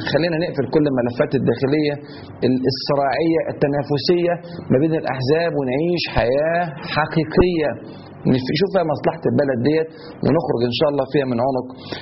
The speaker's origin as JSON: {"language": "Arabic", "country": "Egypt", "said": "وبعد كده ان شاء الله نتصرف كلنا كمصريين"}